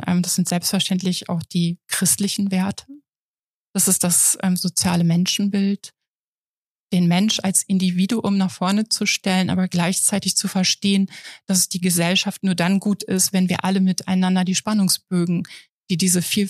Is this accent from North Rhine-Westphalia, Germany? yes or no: no; Niederlangen, Lower Saxony, Germany; also born or lived in Hanover; now in Papenburg, Germany; Also ich komme aus dem Emsland. Der ein oder andere kennt vielleicht Laaten durch die Magnetschwebebahn. So ein kleines Örtchen in der Nähe, Niederlangen, da bin ich groß geworden. Und ja, Papenburg ist im Moment unser Wohnort. Ich habe lange in Hannover gewohnt.